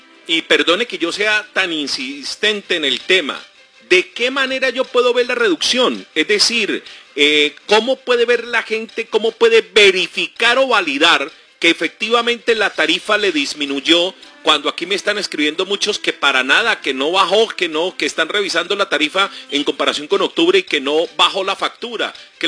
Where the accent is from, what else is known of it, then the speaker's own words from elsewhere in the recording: Tolima, Colombia; Como dicen aquí en mi tierra, el Tolima